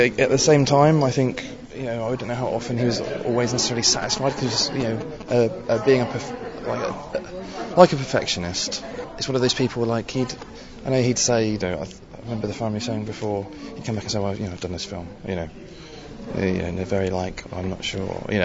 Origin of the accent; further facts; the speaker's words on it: St Helens, South East England, United Kingdom; I'm from St. Helens on the Isle of Wight. Went to school here at Ladina.